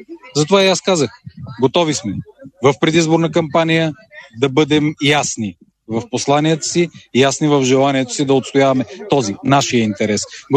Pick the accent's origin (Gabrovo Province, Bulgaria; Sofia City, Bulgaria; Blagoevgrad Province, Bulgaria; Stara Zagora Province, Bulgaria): Stara Zagora Province, Bulgaria; Stara Zagora; Аз съм израснал в Стара Загора.